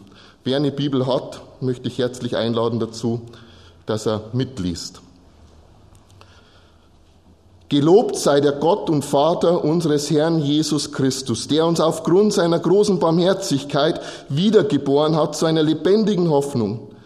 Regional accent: Bavaria, Germany; Ich ertappe mich ja schon manchmal, dass ich mich hinstelle und mit einem gewissen Stolz sage, ich bin ein Bayer.

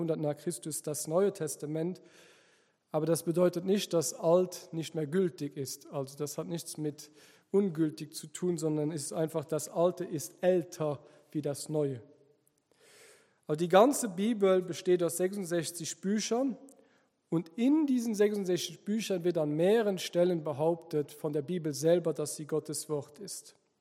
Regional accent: Luxembourg; first language Luxembourgish; German is a second language; Und damit ihr auch meine Muttersprache lernt, habe ich euch auf Luxemburgisch was mitgebracht.

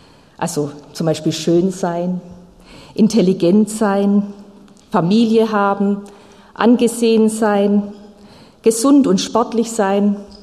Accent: Aalen, Baden-Württemberg, Germany; moved away as an adult; now in Landshut, Germany; Meine Heimat ist in Aalen, Baden-Württemberg im Schwabenland. Aber ich bin schon 20 Jahre in Bayern und es gefällt mir sehr gut hier.

